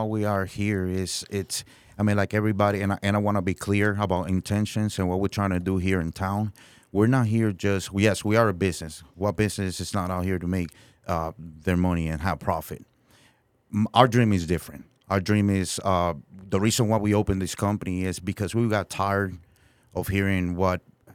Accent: Bayamon, Puerto Rico; English is a second language; now in United States; I am from Puerto Rico, actually a little town. It's called Bayamon in Puerto Rico in the Caribbean.

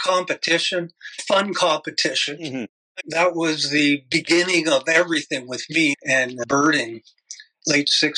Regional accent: Ottawa, Ontario, Canada; increased my knowledge of back in my hometown, Ottawa, back then, of what to look for, where to look for it, the habitat

